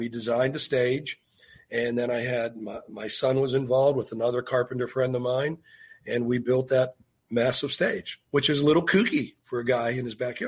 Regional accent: Penn Hills, Pennsylvania, United States; We grew up together in Penn Hill since we were 3 years old.

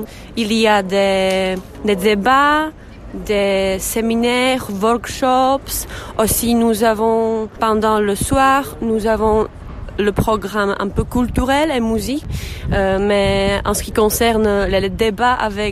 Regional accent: Prague, Czechia; French is a second language; moved away as an adult; je suis tchèque, je suis de Prague, je vis ici

